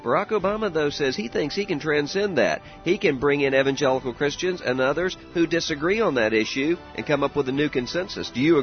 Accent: Mississippi, United States; We have Victor, who is calling from my home state of Mississippi.

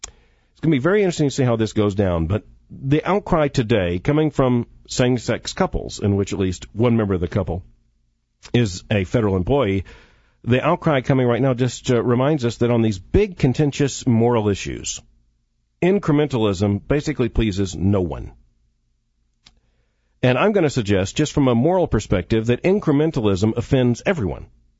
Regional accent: Florida, United States; I grew up down in South Florida where you could see these massive squall lines coming in from the ocean.

